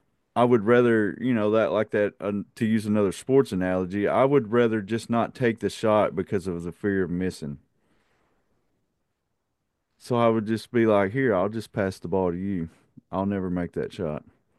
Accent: the South, United States; Chase and I, even though we're from the South, we really can't talk much about the trucks.

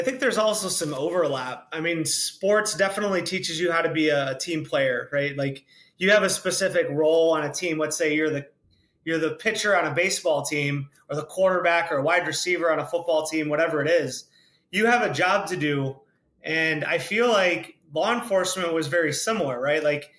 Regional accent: Cleveland, Ohio, United States; born there; So I was born in Cleveland, Ohio.

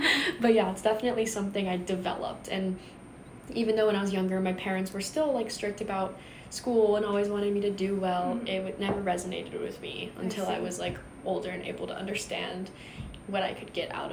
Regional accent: Virginia, United States; he would always tell me that like UVA is like a good school because I'm from Virginia.

